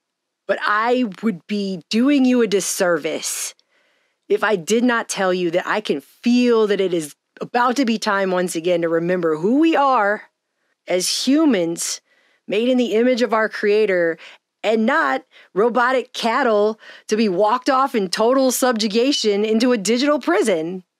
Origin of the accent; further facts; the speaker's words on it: United States; Now, I'm an American, and I was raised in a country that was founded upon some self-evident truths.